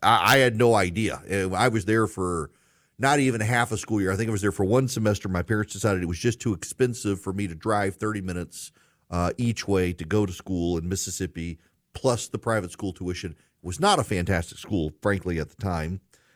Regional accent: Dubai, United Arab Emirates; moved away; you know, I grew up overseas in Dubai. What you may not know is that in 1990, in the run-up to the Gulf War, my family, we all moved home.

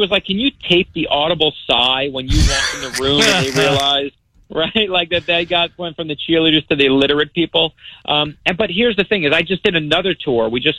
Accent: Brooklyn, New York, United States; And I'm from New York originally in Brooklyn

